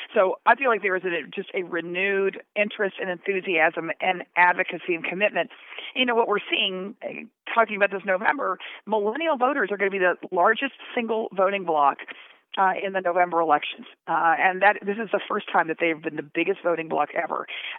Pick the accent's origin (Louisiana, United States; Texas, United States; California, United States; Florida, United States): Texas, United States; including in my home state of Texas